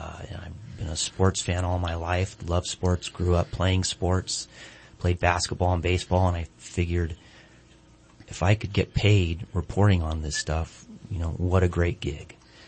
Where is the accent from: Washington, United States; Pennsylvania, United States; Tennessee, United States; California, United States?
California, United States; Santa Barbara; I grew up in Santa Barbara, and like, a lot of people, I wanted to, once I graduated from high school, wanted to get away from the roost